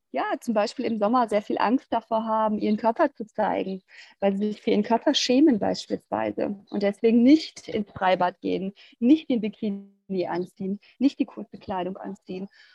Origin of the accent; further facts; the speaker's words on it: Germany; born there; also ich finde, wir sind wirklich, ne, also in Deutschland geboren, haben wir doch sehr viele Möglichkeiten